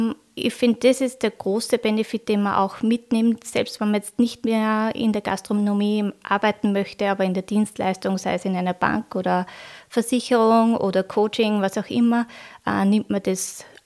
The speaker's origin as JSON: {"language": "German", "country": "Austria", "said": "Also es ist dieser Fachkräftemangel genauso spürbar wie bei uns in Österreich"}